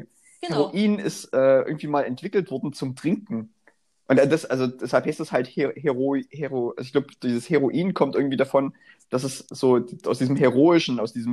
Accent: Saxony, Germany; ich komme ja auch aus dem Erzgebirge, ne? Und da ist der Boden ja sowieso auch radioaktiv verstrahlt.

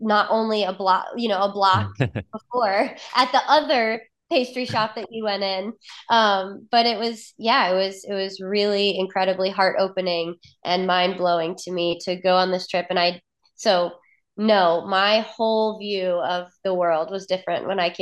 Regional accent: Chesapeake, Virginia, United States; So I am originally from Chesapeake, Virginia. So not too far from Charlottesville. And, you know, growing up in the Hampton Roads was a little bit of a food desert.

